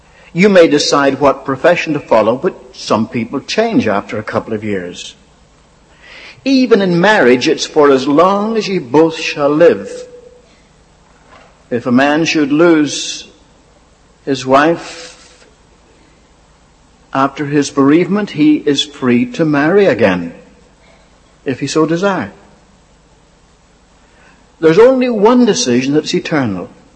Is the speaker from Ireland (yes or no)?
yes; Ireland; born there; I was born in Ireland, and I was born an American citizen.